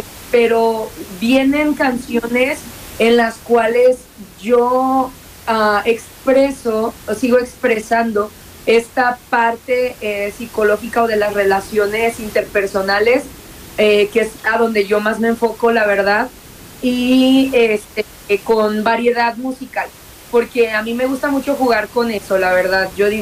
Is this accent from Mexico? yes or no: yes; Mexico; yo soy mexicana, amo mi país, amo nuestra gente.